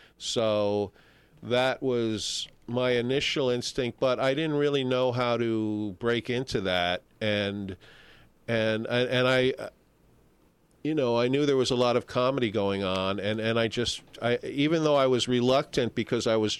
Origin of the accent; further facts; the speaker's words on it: New York City, New York, United States; I'm from New York City.